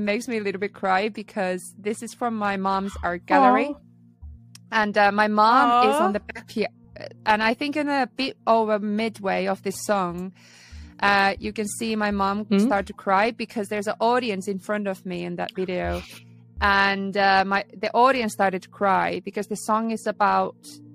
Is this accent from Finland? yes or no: yes; Naantali, Southwest Finland, Finland; it's in her art gallery in my hometown in Naantali in Finland.